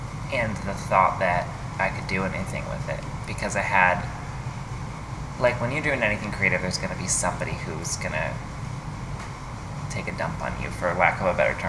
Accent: Connecticut, United States; But anyway, so I grew up in Connecticut and love it there.

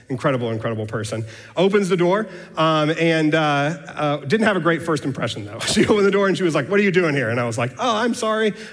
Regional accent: Austin, Texas, United States; I was born and raised here in Austin.

